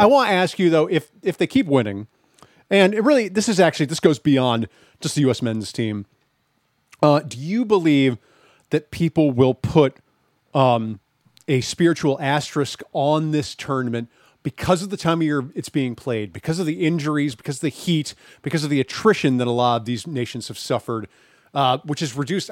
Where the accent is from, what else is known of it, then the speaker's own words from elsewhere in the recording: United States; Well, as an American, I just like to say to that idea